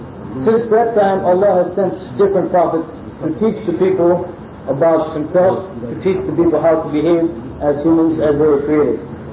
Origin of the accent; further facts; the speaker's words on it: Spain; Myself, I'm an example to prove it. I come from Spain. I'm not Arab, but I am Muslim.